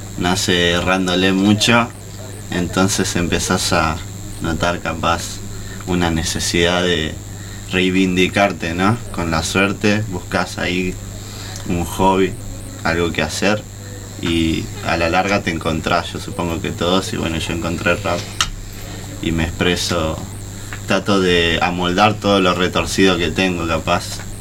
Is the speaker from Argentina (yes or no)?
yes; Buenos Aires, Argentina; born there; yo nací en Buenos Aires, pero viste, yo tengo parte de mi familia que es salteña, ¿viste?